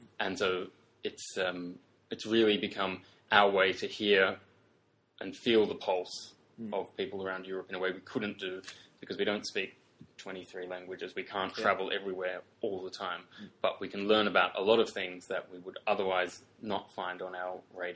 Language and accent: English; Australia; moved away as an adult; also born or lived in United Kingdom; now in Brussels, Belgium; I come from Australia, where I grew up and lived for 22, 23 years.